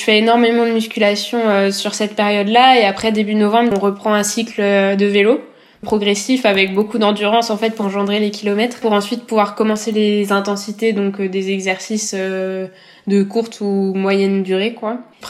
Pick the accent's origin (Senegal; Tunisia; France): France; Guerlesquin, Brittany; Je suis originaire de Gare-Lesquin dans le Finistère et j'ai 21 ans.